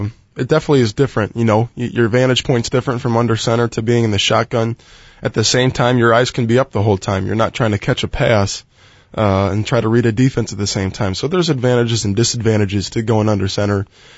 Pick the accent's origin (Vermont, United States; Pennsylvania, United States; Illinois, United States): Illinois, United States; Chicago; growing up in Chicago and admiring Brett Favre with the Packers